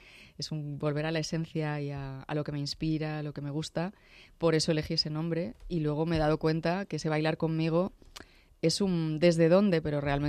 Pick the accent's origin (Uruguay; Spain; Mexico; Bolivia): Spain; Madrid, Community of Madrid; also born or lived in Cuenca; Y yo nací en Cuenca, pero he vivido en Madrid siempre. Entonces, realmente, toda mi vida mis amigos han estado aquí.